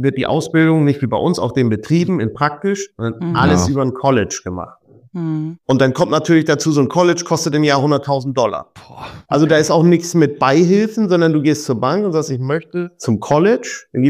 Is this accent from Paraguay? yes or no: no; Ebsdorf, Lower Saxony, Germany; Ich komme aus dem Herzen der Lüneburger Heide in Ebsdorf.